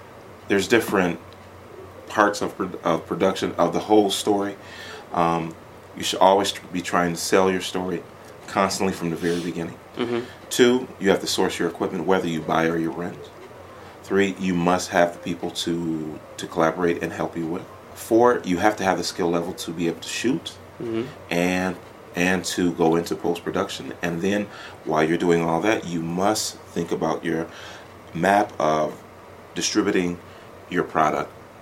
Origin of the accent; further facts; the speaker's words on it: Detroit, Michigan, United States; I'm from Detroit, so about beyond 20-something years ago, I was doing graphic design.